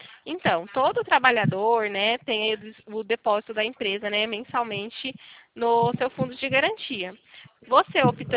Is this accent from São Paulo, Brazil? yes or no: yes; Limeira, São Paulo, Brazil; sou da cidade de Limeira.